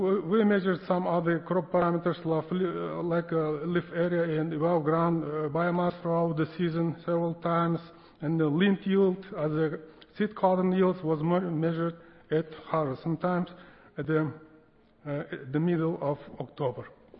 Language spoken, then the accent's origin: English; Uzbekistan; English is a second language; now in United States; So I'm from Uzbekistan, from Carlton Research Institute. I'm here in the United States as a Fulbright scholar for 9 months